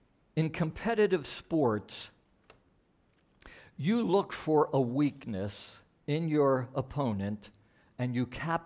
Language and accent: English; Philadelphia, Pennsylvania, United States; I grew up in Philadelphia. I played baseball as I was growing up in Philadelphia.